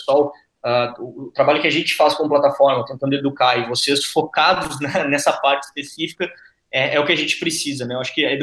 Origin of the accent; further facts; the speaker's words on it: Santa Maria, Rio Grande do Sul, Brazil; also born or lived in São Paulo; Eu saí de São Paulo e vim para minha cidade, eu sou do interior do Rio Grande do Sul, de Santa Maria.